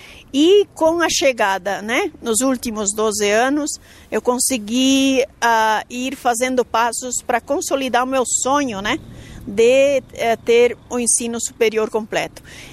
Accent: Aratiba, Rio Grande do Sul, Brazil; born there; now in Santa Catarina, Brazil; Eu nasci numa cidadezinha chamada Aratiba, no Rio Grande do Sul, e hoje eu vivo em Santa Catarina. Uma família pobre, com uma cultura extremamente patriarcal e machista.

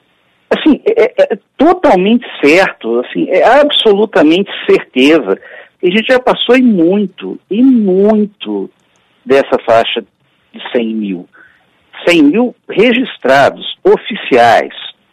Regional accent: Brazil; Porque nós somos brasileiros, né?

